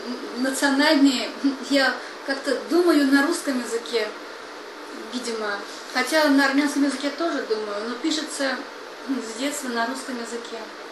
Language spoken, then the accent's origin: Russian; Yerevan, Armenia; also born or lived in Stepanakert; Я родилась в Степанакерте, хотя жила в Ереване.